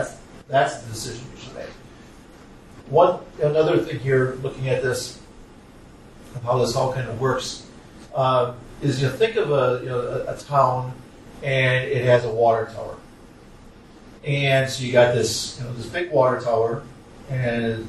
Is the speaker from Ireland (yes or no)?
no; Milwaukee, Wisconsin, United States; I told you I come from Wisconsin, Milwaukee.